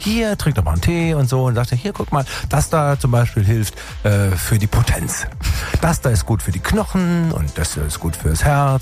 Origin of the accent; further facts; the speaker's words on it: Tübingen, Baden-Württemberg, Germany; Pizza ohne Karton in meiner Heimatstadt Tübingen.